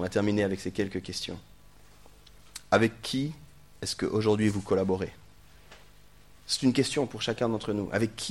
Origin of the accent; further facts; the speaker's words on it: Mwanza, Tanzania; Bon, ici, ça va parce que je suis fils de Mwanza